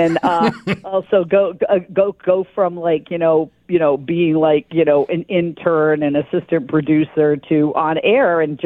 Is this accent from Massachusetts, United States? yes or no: yes; Boston, Massachusetts, United States; I mean, I'm from Boston originally, but I'm a Northeast girl